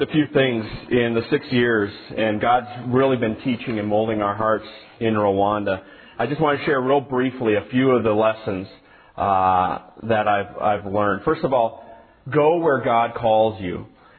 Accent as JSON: {"language": "English", "town": "Crookston", "region": "Minnesota", "country": "United States", "tie": "born or raised there", "said": "this is my family. I was born and raised in Crookston, Minnesota."}